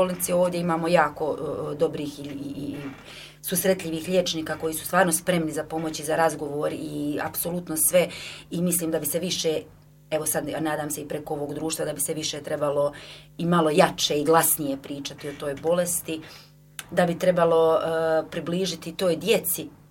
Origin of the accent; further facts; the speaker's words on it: Bosnia & Herzegovina; Kod nas u Bosni i Hercegovini još nije poznato koji je postotak oboljelih.